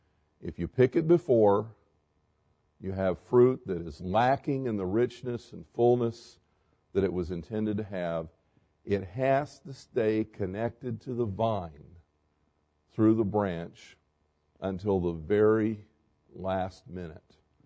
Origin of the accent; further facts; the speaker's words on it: Florida, United States; I grew up in Florida where bananas were kind of plentiful.